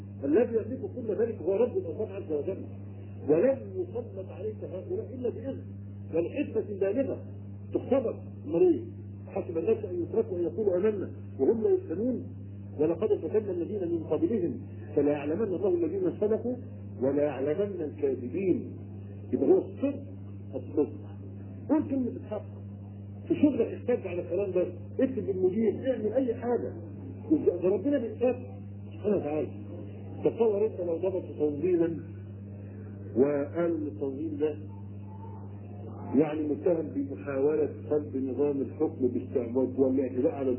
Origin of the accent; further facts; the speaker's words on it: Egypt; احنا كمصريين